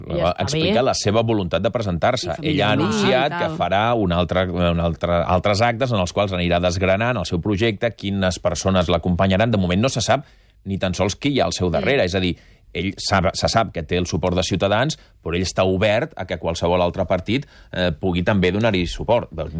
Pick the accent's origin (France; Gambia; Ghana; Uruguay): France; m'apretaran perquè si sóc francès, si no sóc barceloní, si vinc aquí sense conèixer la ciutat